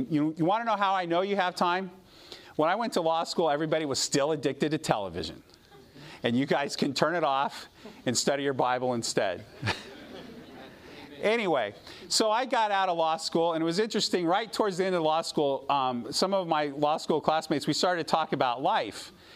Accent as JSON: {"language": "English", "town": "Loma Linda", "region": "California", "country": "United States", "tie": "born or raised there", "said": "I grew up here in Loma Linda, and I don't think that I'm that much different than anybody else who grew up here in Loma Linda."}